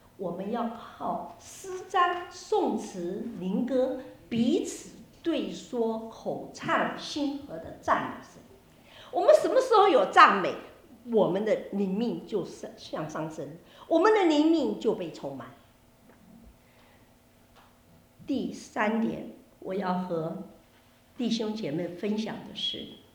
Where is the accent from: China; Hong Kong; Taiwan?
Taiwan; 这个景象是我从小长在台湾长大，坐公共汽车